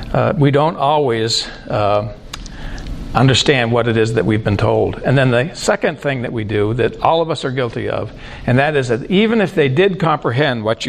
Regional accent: Maine, United States; I grew up in Maine, and I remember as a child, my grandfather was a fisherman

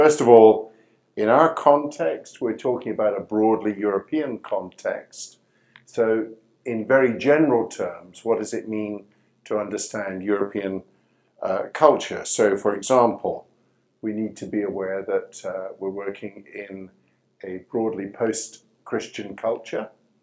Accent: Scotland, United Kingdom; also born or lived in India; now in Birmingham, United Kingdom; I live in Birmingham, England, and I speak English in a very particular kind of way because I was born in India and brought up in Scotland of English parents.

